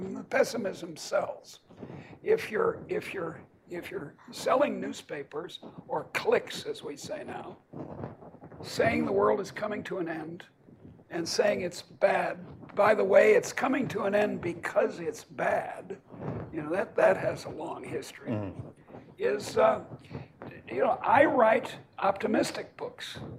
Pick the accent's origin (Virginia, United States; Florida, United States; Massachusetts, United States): Massachusetts, United States; Boston; also born or lived in Iowa; And I come from Boston, and we have our own little ideology.